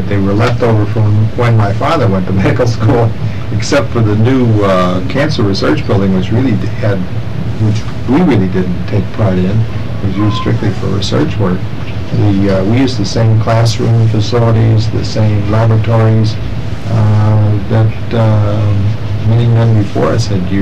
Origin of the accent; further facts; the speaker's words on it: St. Louis, Missouri, United States; Well, having been born and raised in St. Louis